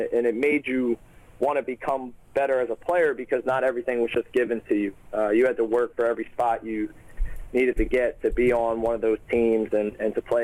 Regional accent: Philadelphia, Pennsylvania, United States; Yeah, Mike, just growing up in Philadelphia, it's such a, basketball city

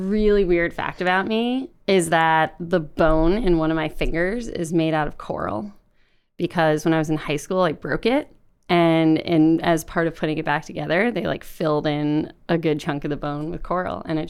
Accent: New York, United States; now in San Francisco, United States; I live in San Francisco now, which is fun. I'm from New York

